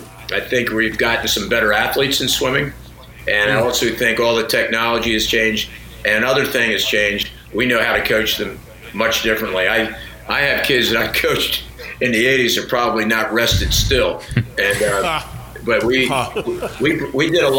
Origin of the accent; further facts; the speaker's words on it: Philadelphia, Pennsylvania, United States; Growing up in Philly, the 1600 SAT kid in my high school could shoot a rock.